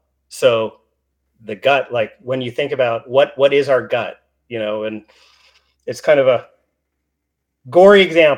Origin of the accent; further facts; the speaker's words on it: New York City, New York, United States; born there; And so I was born in Spanish Harlem.